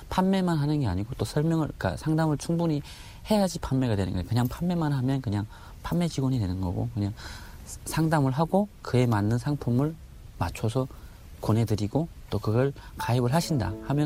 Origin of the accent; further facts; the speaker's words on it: North Korea; now in South Korea; 굳이 뭐 내가 북한에서 온 누구입니다 이렇게 얘기를 안 하는.